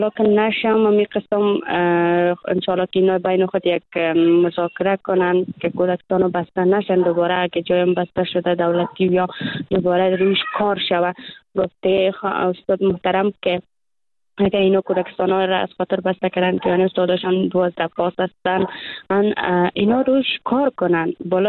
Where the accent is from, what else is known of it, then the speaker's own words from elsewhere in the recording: Afghanistan; چون ما دختران افغان هستیم به تحصیل علاقه داریم